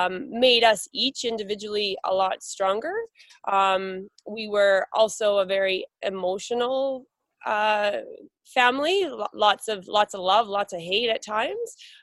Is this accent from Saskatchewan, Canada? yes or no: yes; Saskatchewan, Canada; I grew up in Saskatchewan, super, super, super small towns where the only thing available for us 8 months of the year was a rink.